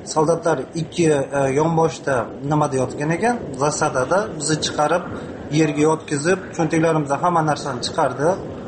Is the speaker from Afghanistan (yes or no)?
no; Kyrgyzstan; now in Saint Petersburg, Russia; men asli Qirg'izistonlikman. Lekin 90-chi yillari Rossiya davlatiga ko'chib ketganman. Rossiya davlatida yashayman.